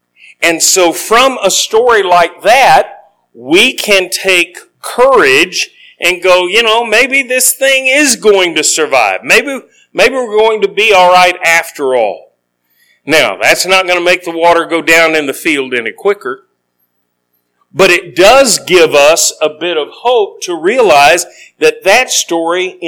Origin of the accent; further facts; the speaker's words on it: Texas, United States; Now, when I was growing up, I grew up in Texas. And I lived with my grandparents